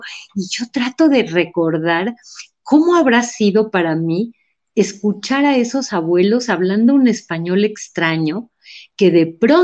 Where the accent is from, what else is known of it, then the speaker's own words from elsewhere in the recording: Mexico; first language Spanish; Yo, aunque no fui arrullada, digamos, de una forma natural en castellano, soy mexicana.